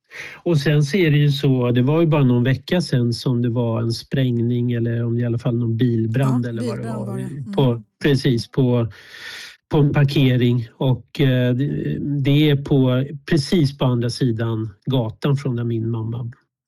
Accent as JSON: {"language": "Swedish", "town": "Bollmora", "region": "Stockholm County", "country": "Sweden", "tie": "born or raised there", "said": "jag är uppvuxen i Bollmora centrum och vi bodde inte på granningsringen, men vi bodde på Sikvägen, sen bodde vi i Krusboda."}